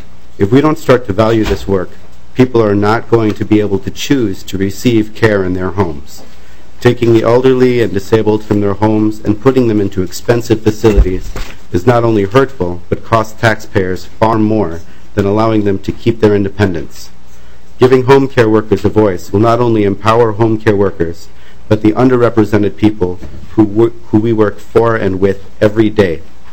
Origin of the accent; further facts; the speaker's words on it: Minneapolis, Minnesota, United States; I'm born and raised in South Minneapolis.